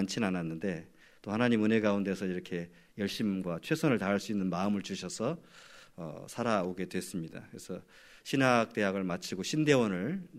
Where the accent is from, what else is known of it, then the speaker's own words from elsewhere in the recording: Buan, North Jeolla, South Korea; 부모님들 외가나 친가가 전부 다 이제 이북 황해도에서 피난을 내려오셨고요. 고향은 전북 부안이 된 이유가 전라도 사람이죠.